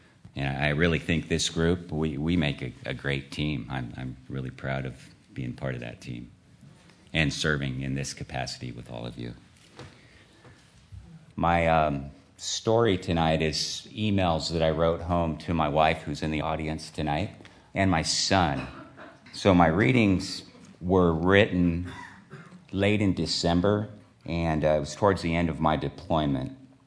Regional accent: Fortuna, California, United States; I'm from Fortuna, California.

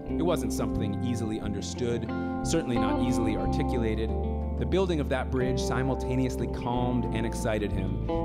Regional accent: Santa Fe, New Mexico, United States; I'm really, really happy to be playing with these amazing musicians. We're all from Santa Fe.

